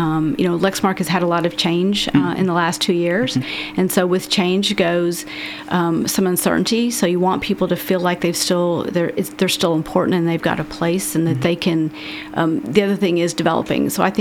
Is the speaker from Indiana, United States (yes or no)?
yes; Indiana, United States; now in Lexington, United States; So I've been in Lexington a long time. I actually grew up in Northwest Indiana, kind of the Chicago suburbs.